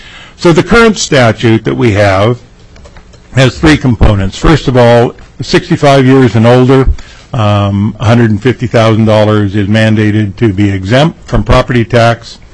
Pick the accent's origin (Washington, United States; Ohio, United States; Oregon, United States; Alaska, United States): Alaska, United States; I'm from the Kenai Peninsula Borough.